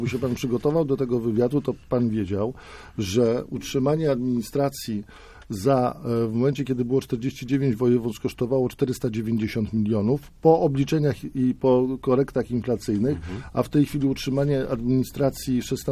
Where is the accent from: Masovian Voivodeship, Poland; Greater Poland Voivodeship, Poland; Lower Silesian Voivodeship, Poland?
Masovian Voivodeship, Poland; Łaguny; Ja jestem z Mazowsza, nie znam się na Wielkopolsce